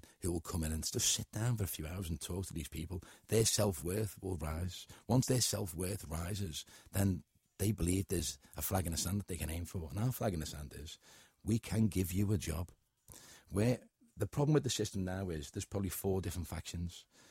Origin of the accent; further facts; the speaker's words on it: Liverpool, North West England, United Kingdom; I'm a Scouser first and foremost. I love my city.